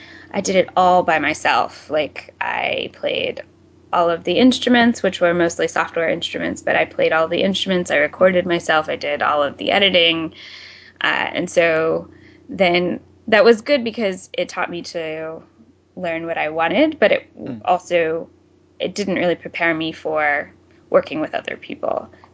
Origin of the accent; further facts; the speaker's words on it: Ohio, United States; born there; also born or lived in Florida; So I was born in Ohio and then I spent several years in Florida, which is a sort of a musical wasteland, to be honest.